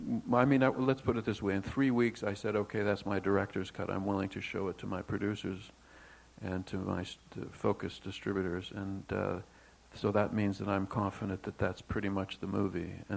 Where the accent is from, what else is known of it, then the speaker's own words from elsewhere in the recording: Toronto, Ontario, Canada; we grew up in Toronto.